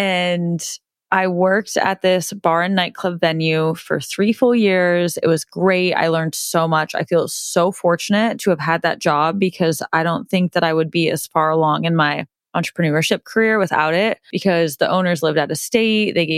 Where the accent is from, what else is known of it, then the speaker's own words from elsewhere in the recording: Nebraska, United States; also born or lived in Kansas; I was born in Kansas. I've been living in Nebraska basically my whole life. Both my parents still live in Nebraska.